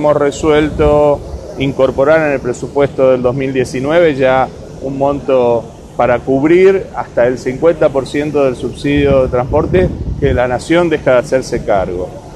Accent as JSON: {"language": "Spanish", "region": "Santa Fe", "country": "Argentina", "said": "la verdad que como santafesino lo vivo con mucha felicidad, con mucha emoción"}